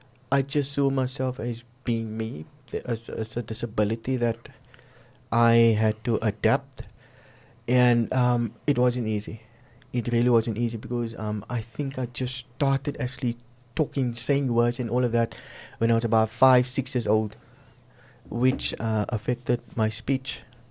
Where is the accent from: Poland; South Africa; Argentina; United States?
South Africa; Cape Town, Western Cape; I was born in Cape Town. Born and raised in Cape Town.